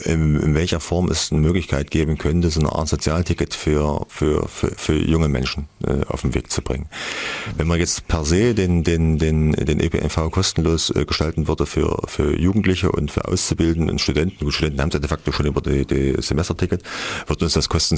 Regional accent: Petersberg, Thuringia, Germany; Also ich bin aufgewachsen in Petersberg, wir hatten Nachbarn, die hatten eine Garage am Roten Berg.

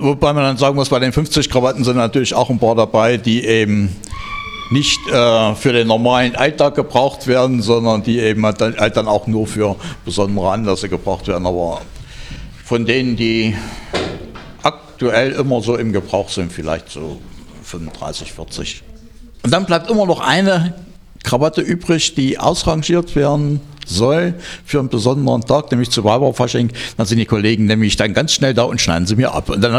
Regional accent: Heiligenstadt, Thuringia, Germany; also born or lived in Halle; now in Erfurt, Germany; Ursprünglich komme ich vom Eichsfeld, aus dem ehemaligen Kreis Heiligenstadt. Habe dann in Halle studiert und danach dann hier in Erfurt angefangen mit Arbeiten als Lehrer.

